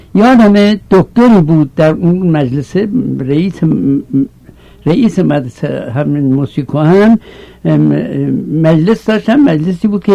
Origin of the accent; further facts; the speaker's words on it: Hamadan, Iran; born there; بنده 1292 در شهر همدان به دنیا آمدم